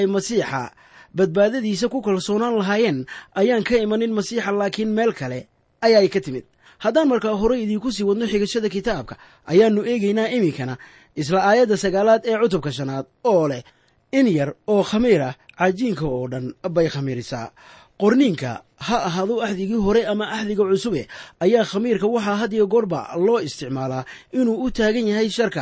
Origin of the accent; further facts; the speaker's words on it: Mogadishu, Banaadir, Somalia; Waxaana aan ku soo koray anigu magaalada Muqdisho oo Buursaliidka, aad iyo aad baan u jeclaa.